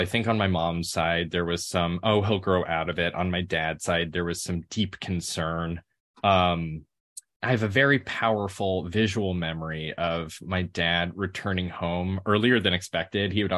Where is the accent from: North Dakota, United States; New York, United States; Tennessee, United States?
Tennessee, United States; Memphis; I grew up in Memphis, Tennessee. It's a mid-sized city in the Bible Belt of the American South.